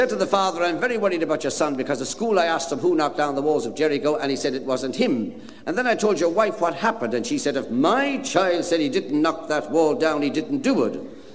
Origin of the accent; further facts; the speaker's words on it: Waterford, Munster, Ireland; I come from Waterford, where the lovely crystal is made. All my family live there.